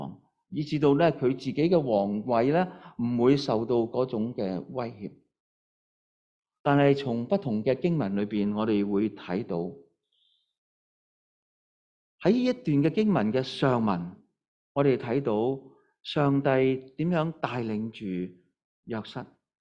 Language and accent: Chinese; China; 原来呢当时那个犹太人的文化呢，它是呢好像我们中国人这样